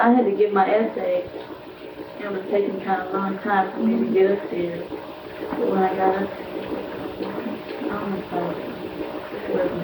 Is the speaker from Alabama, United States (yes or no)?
yes; Huntsville, Alabama, United States; also born or lived in Meridian, Mississippi; now in Philadelphia, United States; I was born in Meridian, Mississippi. I lived there in Meridian for 1 year. Then I moved to Huntsville, Alabama, where my father worked as a mechanical engineer on the Bessemer Marshall. So I stayed out there for 15 years before coming here to Philadelphia, where I now live.